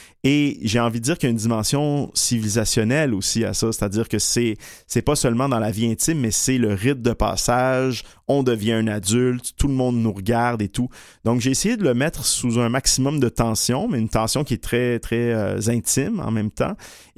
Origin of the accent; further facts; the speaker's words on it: Egypt; also born or lived in Lebanon; now in Canada; comme je viens de la Méditerranée, d'Égypte et du Liban, la notion de famille est extrêmement large, mais pour moi, de ce point de vue-là, je suis plus québécois